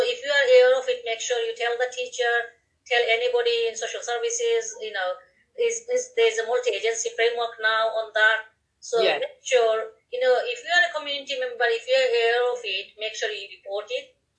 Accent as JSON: {"language": "English", "country": "Bangladesh", "said": "when I was growing up in Tamales, I was the only Bangladeshi girl out of 75 students in my university, of my year group"}